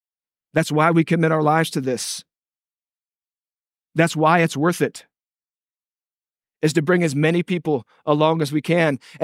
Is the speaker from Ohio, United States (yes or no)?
no; Missouri, United States; I'm from Kansas City area originally. Grew up on a little cattle ranch about 30 miles north of Kansas City.